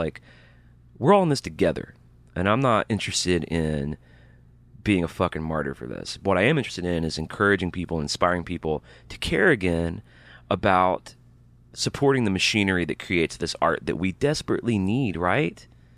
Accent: Birmingham, Alabama, United States; also born or lived in Montgomery; I was born in Montgomery, Alabama, and I was raised in Birmingham. And just basically raised in a racist environment. A dumb racist environment, sexist also.

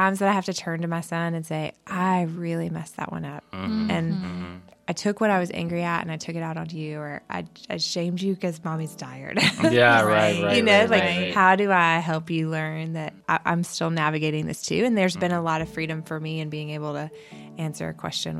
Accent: Boulder, Colorado, United States; I grew up in Boulder.

